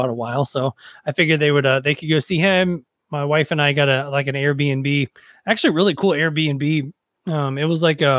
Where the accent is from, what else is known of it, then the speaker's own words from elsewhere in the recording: Nashville, Tennessee, United States; But I grew up in Nashville